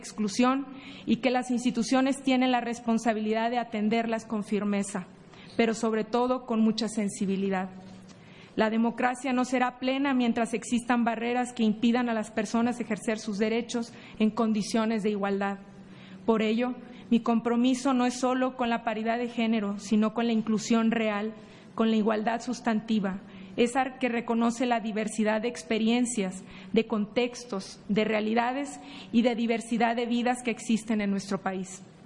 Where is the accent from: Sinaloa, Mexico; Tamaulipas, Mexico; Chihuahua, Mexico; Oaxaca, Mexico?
Tamaulipas, Mexico; Soy del estado de Tamaulipas y no lo digo solo como una referencia geográfica, sino como una identidad impregnada en los valores y en el actuar. Ser tamaulipeca implica conocer de primera mano los desafíos que enfrentan muchas regiones del país.